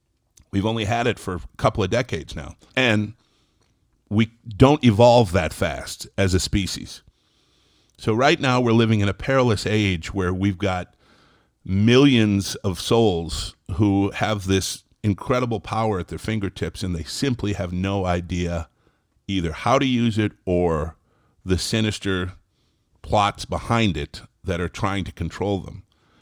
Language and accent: English; Massachusetts, United States; I mentioned I grew up on Cape Cod, spent my summers out there.